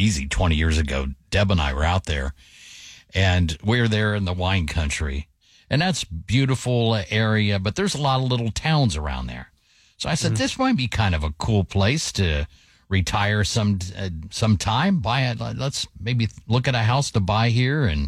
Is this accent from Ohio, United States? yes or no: yes; Huber Heights, Ohio, United States; it was like the house I grew up in Huber Heights in Dayton. It was a 3-bedroom ranch on a tiny little lot